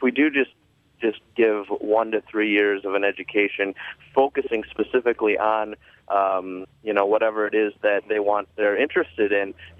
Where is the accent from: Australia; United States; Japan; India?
United States; I spent a year in Taiwan, and I think that I prided myself as being an American that can think analytically